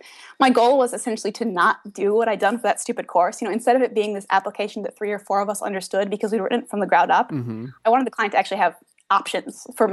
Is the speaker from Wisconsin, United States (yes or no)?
yes; Madison, Wisconsin, United States; Well, I'm from Madison, Wisconsin, which is the capital of the state of Wisconsin in the U.S.